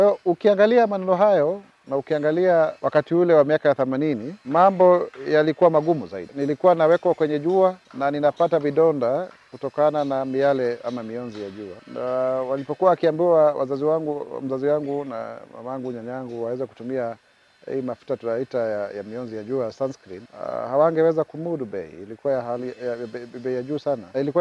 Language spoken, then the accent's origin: Swahili; Kenya; mimi ni Mkenya